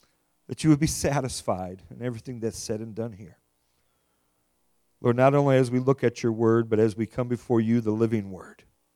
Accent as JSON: {"language": "English", "region": "Iowa", "country": "United States", "said": "We are from Iowa, and my wife and I, we have four kids, seven grandkids"}